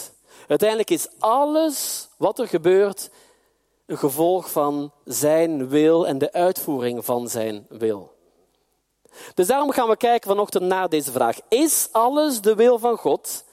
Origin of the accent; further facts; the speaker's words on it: Belgium; zoals wij in België zeggen, waar ik vandaan kom